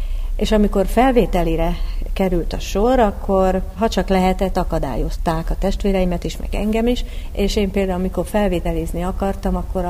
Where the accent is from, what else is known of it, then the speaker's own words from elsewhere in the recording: Budapest, Hungary; 50-es években születtem, és az 56-os forradalmat a Nagykörúton a lövöldözések között éltük meg